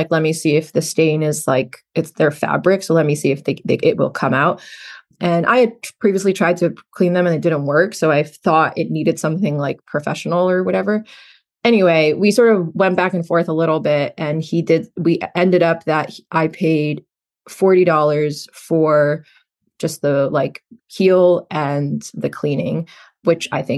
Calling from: New York City, New York, United States; Hi, I'm calling from New York City.

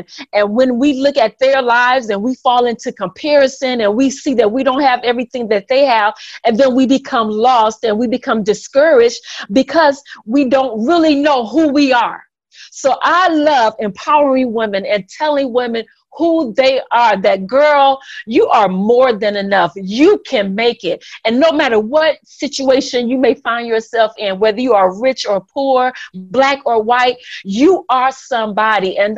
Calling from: Toledo, Ohio, United States; Well, I'm calling in from Toledo, Ohio.

